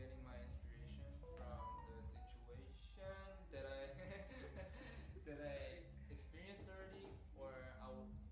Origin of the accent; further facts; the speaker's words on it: South Korea; English is a second language; Hi. I'm from South Korea.